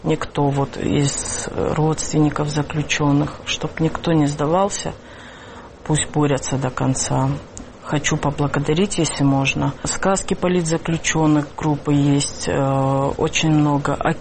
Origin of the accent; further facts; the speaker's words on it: Russia; Я говорю, я россиянка, но у меня нету, говорю, флага даже